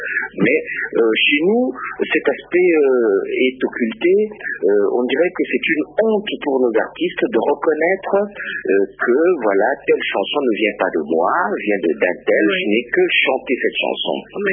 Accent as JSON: {"language": "French", "region": "Kinshasa", "country": "DR Congo", "tie": "born there", "said": "parce que moi je suis né à Lemba"}